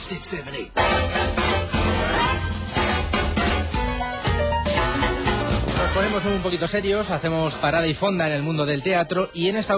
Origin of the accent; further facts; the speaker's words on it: Ferreira, Galicia, Spain; en Obradoiro, en Ferreira, en mi pueblo